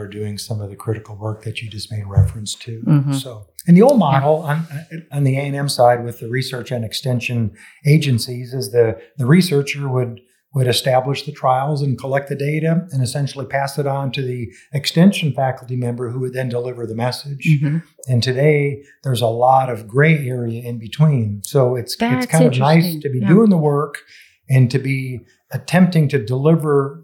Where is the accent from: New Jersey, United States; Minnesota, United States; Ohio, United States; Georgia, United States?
Minnesota, United States; I made my way to West Texas 30-some years ago. I'm a native Minnesotan. I'm actually a city kid.